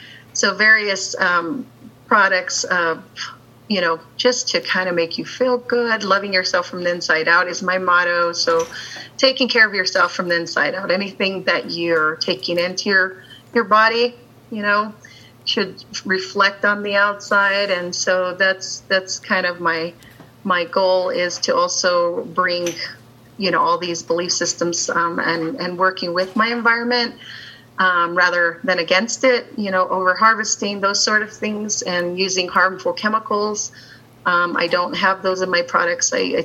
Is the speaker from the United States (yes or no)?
yes; Taos, New Mexico, United States; I'm actually from Taos Pueblo, so I'm a tribal member from Taos Pueblo, and I partially grown up here, and I've returned